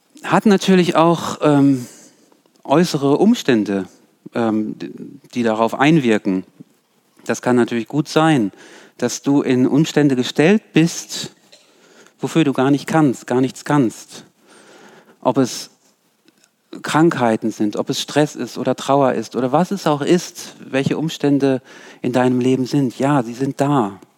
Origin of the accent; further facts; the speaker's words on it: Germany; ich bin hier auch aufgewachsen in Deutschland.